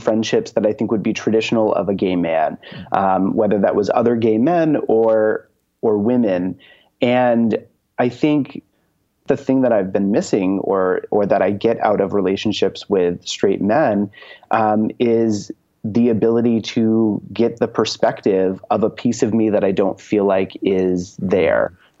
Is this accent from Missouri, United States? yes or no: no; Maine, United States; I'm from Maine. We don't have a whole lot of LGBTQ persons